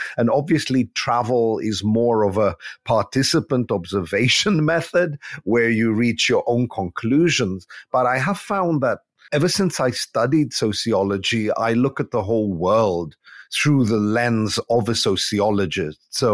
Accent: London, United Kingdom; born there; I was born in London. My parents were born in Cape Town and Athens. And then my grandparents on both sides were also born in different countries. So what is now Turkey and what is now Poland.

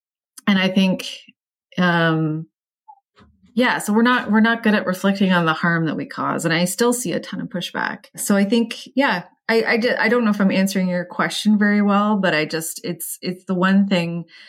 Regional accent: Toronto, Ontario, Canada; I grew up in Toronto, actually in Scarborough. So shout out to the east side of Toronto.

